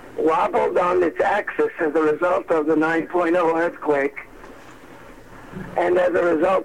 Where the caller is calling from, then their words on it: Wading River, New York, United States; I'm calling from Wading River.